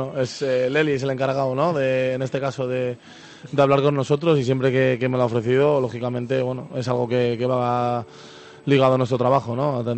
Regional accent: Madrid, Community of Madrid, Spain; soy de Madrid, el centro de Madrid

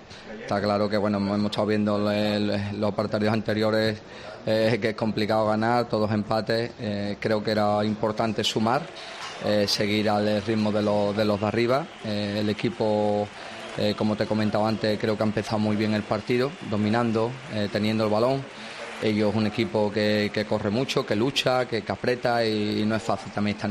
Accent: El Puerto de Santa María, Andalusia, Spain; me he criado aquí al lado, Imael. Yo soy gaditano del Puerto Santa María y bueno, orgulloso de poder venir a mi tierra, a mi ciudad.

